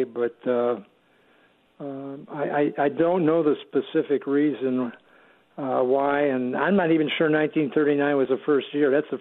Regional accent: Wisconsin, United States; now in California, United States; We're from Wisconsin, so we have a picnic. And that's what we're famous for.

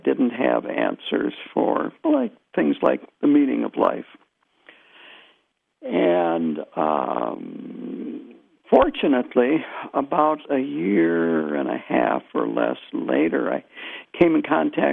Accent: Madison, Wisconsin, United States; born there; I am of Norwegian descent. I was born in Madison, and I was brought up Lutheran, of course. And in fact, my parents met in St. Olaf.

